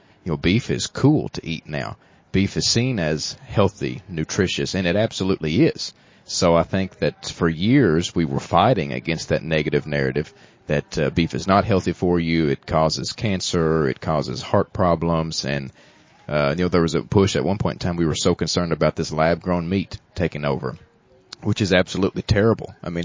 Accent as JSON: {"language": "English", "region": "Kentucky", "country": "United States", "tie": "born or raised there", "lives_now": "Frankfort, United States", "said": "grew up in Fleming County, born and raised in Fleming County. Graduated from high school there"}